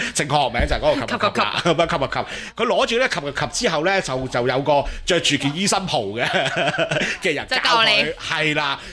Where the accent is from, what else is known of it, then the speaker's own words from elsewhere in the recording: Hong Kong; 你話我哋香港人嘅，或者我哋正常人嘅，梗係覺得即係點會敢揾條命教飛啊？